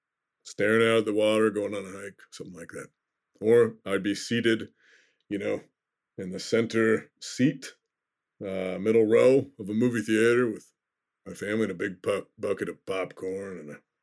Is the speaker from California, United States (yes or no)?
no; Oregon, United States; probably because I grew up in Oregon and prefer evergreen forests.